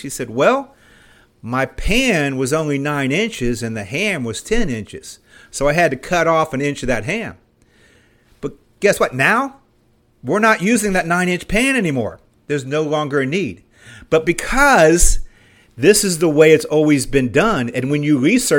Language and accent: English; Appalachia, United States; I mean, I grew up in Appalachia area, and we love tall tales